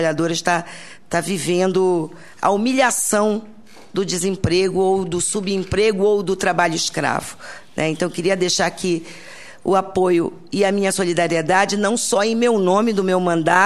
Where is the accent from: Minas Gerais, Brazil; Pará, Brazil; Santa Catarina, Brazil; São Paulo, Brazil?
Pará, Brazil; Belém; eu também sou de uma região absolutamente abandonada historicamente pelo poder público. Eu sou do norte, eu sou de Belém do Pará